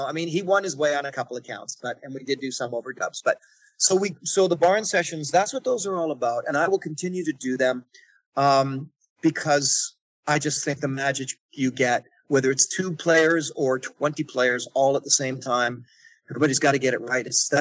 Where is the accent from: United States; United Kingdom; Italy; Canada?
Canada; And I am Canadian inside and out, through and through.